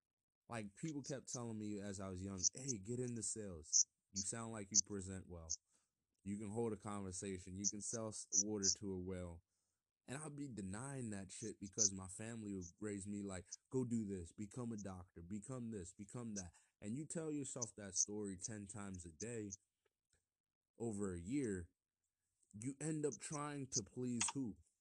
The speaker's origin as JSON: {"language": "English", "country": "Kenya", "tie": "born or raised there", "lives_now": "United States", "said": "Kenya. And being Kenyan doesn't mean I'm any less African or any less American. It just, I saw things differently, and I grew up without my grandfathers."}